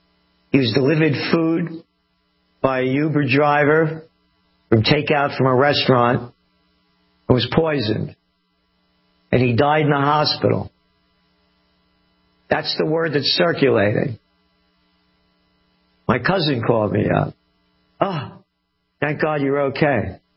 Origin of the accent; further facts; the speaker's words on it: Bronx, New York, United States; When I was a kid, again, I grew up in the Bronx, so we moved to Yonkers.